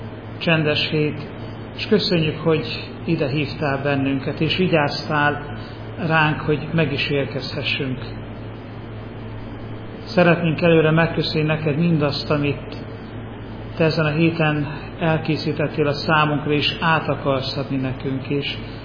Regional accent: Szabolcs-Szatmár-Bereg, Hungary; now in Budapest, Hungary; Református lelkész vagyok, én az ország keleti végében nőttem fel, Szabolcs-Szatmár-Bereg megyében, és én ott is szolgáltam, miután a teológiát elvégeztem Debrecenben, 18 évig egy kisvárosban, és másfél éve költöztünk fel Budapestre. Jelenleg Budapesten élünk.

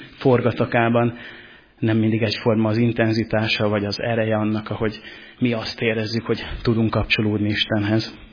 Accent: Hajdú-Bihar, Hungary; Amikor kisfiú voltam, akkor én a családommal, a szüleimmel egy Debrecenhez közeli kis településen nőttem fel, egy kis faluban

